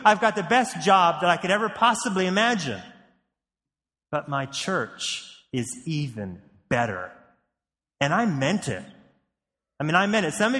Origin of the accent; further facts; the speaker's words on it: Hillsboro, Oregon, United States; I grew up in Hillsboro, but it's another story why I started going to a church in Beaverton.